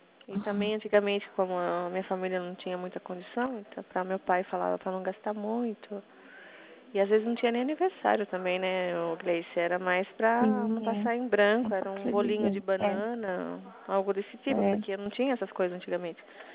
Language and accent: Portuguese; Mairinque, São Paulo, Brazil; Eu morei em Meirinque, eu fui criada em Meirinque.